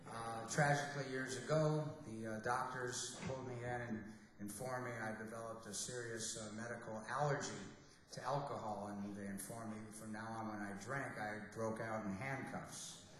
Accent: United States; because as an American, I didn't even know about all the great music.

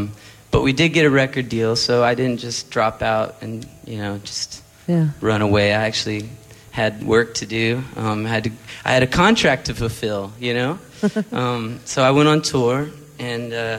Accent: Texas, United States; growing up in East Texas, country music was all around. But then I also had my parents' music. They were from the Northeast, so I was kind of the first generation … that got into country music.

